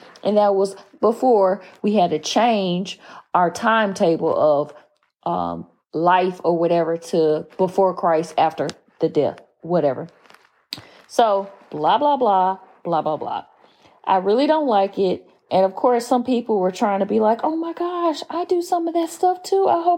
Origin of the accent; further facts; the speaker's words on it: Southern US, United States; well, I know I'm a Southerner